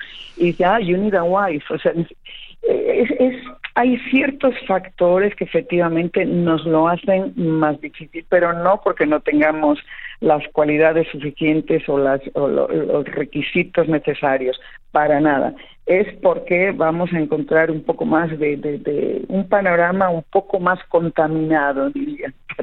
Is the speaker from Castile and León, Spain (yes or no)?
no; Asturias, Spain; Es verdad que soy muy asturiana